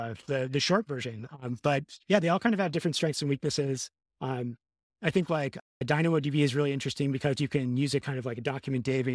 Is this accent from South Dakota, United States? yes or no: no; Minneapolis, Minnesota, United States; Mark Grabansky, who runs front end masters, runs out of Minneapolis, and I'm from Minneapolis as well.